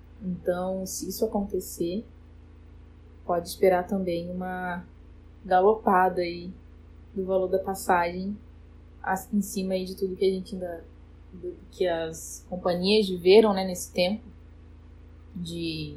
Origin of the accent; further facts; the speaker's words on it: Brazil; porque eu sou brasileira e estou aqui